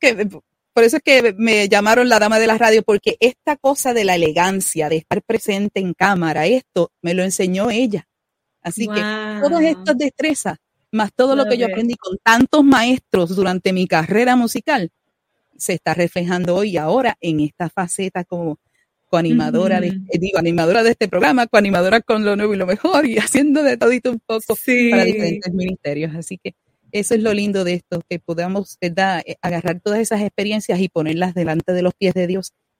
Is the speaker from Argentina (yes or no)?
no; Puerto Rico; te ibas a esta escuela especializada que todavía en Puerto Rico existen, las escuelas libres de música y escuelas de bellas artes.